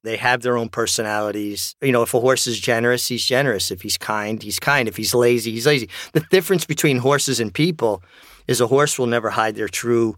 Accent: Brooklyn, New York, United States; Growing up in Brooklyn, New York, I didn't really have access to horses per se.

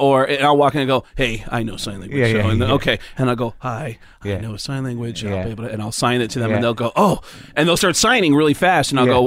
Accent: Mount Vernon, New York, United States; I grew up in New York, outside the Bronx in Mount Vernon.

